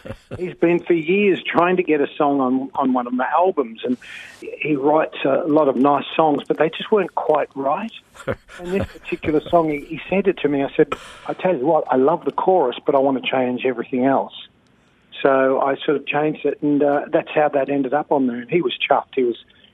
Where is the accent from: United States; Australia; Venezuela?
Australia; Richmond, Victoria; Well, I grew up in Richmond, which is an industrial suburb.